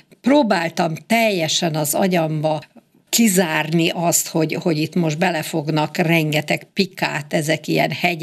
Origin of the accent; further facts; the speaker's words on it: Hungary; Kikértem magamnak, hogy én magyar vagyok, minden.